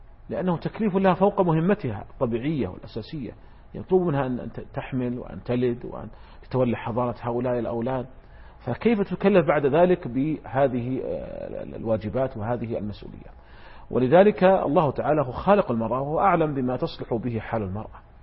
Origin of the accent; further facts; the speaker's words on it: Saudi Arabia; هو عندنا في المملكة العربية السعودية